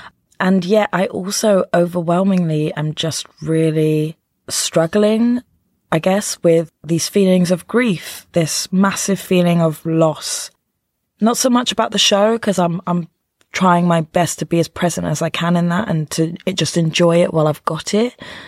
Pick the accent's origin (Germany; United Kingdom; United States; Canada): United Kingdom; London; I'd be happy about doing the show in my hometown for my friends and family and the people of London.